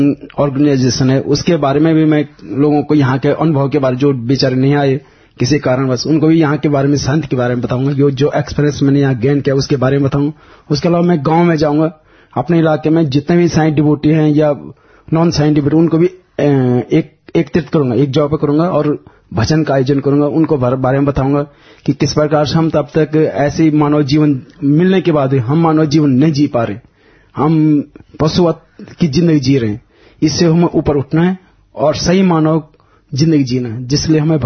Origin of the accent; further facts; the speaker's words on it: Dehradun, Uttarakhand, India; देहरादून सुभाष नगर से आया हूँ.